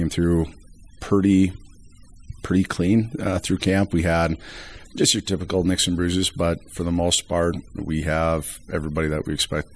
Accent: Iowa, United States; that game sticks out because I'm from Northeast Iowa and had my entire family there.

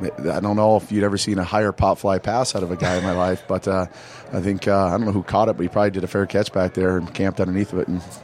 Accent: Fayette, United States; Plus, it's my hometown basically growing up, so I'll be in our kids' ear a little bit about how we're going to prep. And I don't get to go back to my home state very often, and certainly don't, you know, I'll have half the people probably in Fayette to be relatives of mine.

